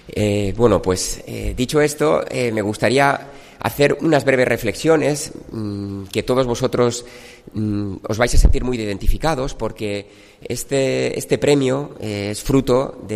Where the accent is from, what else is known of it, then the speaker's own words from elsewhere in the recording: Alicante, Valencian Community, Spain; yo soy de Alicante, estoy acostumbrado a la humedad, estoy acostumbrado al fresquito que hace por las noches